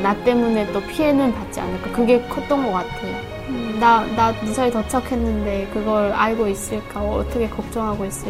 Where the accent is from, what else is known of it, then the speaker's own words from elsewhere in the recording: Musan, North Hamgyong, North Korea; now in South Korea; 무산이겠네요.